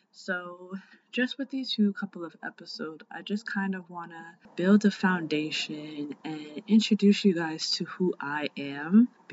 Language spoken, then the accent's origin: English; New Jersey, United States; now in South Korea; how I came from New Jersey to South Korea